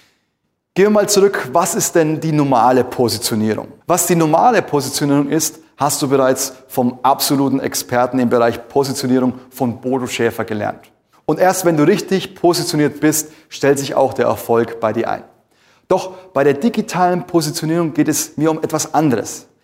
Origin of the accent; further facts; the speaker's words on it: Munich, Bavaria, Germany; Ich würde wahrscheinlich als Münchner eingeben, wo bekomme ich frische Schwammerl her?